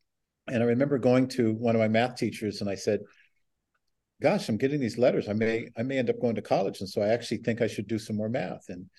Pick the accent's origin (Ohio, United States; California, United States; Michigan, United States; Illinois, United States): California, United States; Lompoc; can do at Lompoc High School. So lo and behold, a coach from Gonzaga University came to visit me in my hometown because he heard I was pretty good.